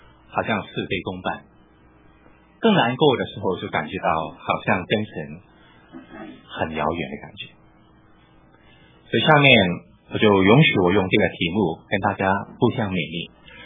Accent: Hong Kong; 我是在香港出生长大，我在香港中学的时候就信了主

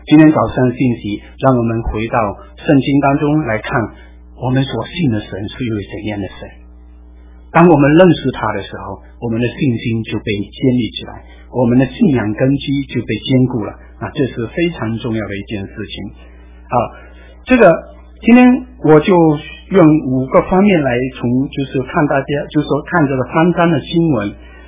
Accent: China; 我们中国人早期也这么做

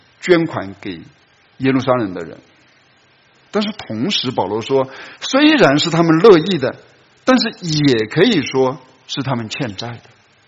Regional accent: China; 那我们中国人说滴水之恩当涌泉相报哈

